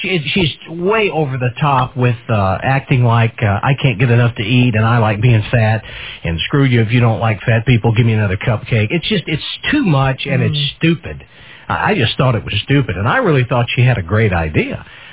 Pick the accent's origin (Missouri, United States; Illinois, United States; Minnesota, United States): Missouri, United States; St. Louis; now in Wildwood, United States; My hometown is St. Louis.